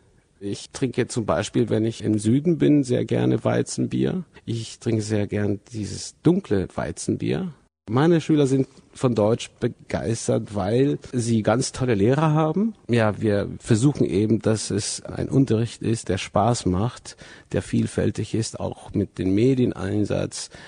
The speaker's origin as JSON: {"language": "German", "town": "Santiago", "region": "Santiago Metropolitan Region", "country": "Chile", "second_language": "German", "said": "komme aus Santiago. Das ist die Hauptstadt von Chile. Ich bin geboren im Jahr 1966"}